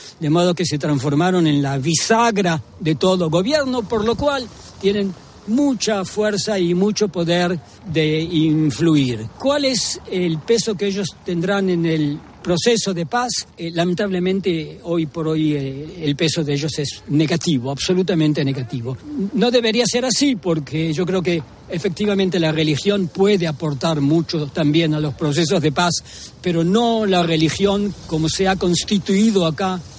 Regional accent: Israel

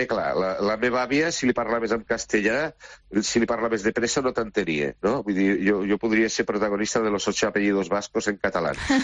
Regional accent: Catalonia, Spain; jo, com a català, catalanista, la llengua s'ha d'estimar

